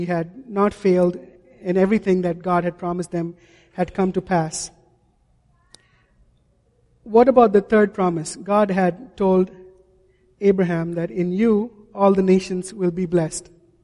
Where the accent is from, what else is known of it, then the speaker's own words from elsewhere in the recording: India; A couple of years ago when I visited my home country in India